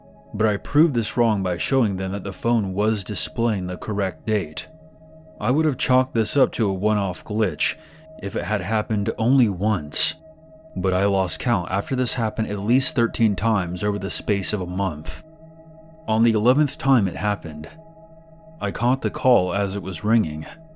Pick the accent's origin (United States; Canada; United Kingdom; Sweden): United Kingdom; Bristol, South West England; I'm from the Bristol area in the southwest region of the United Kingdom.